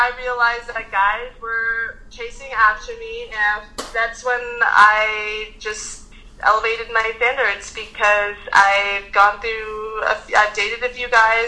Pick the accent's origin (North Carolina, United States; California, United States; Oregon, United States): California, United States; Irvine; I'm from Orange County. I'm from Irvine.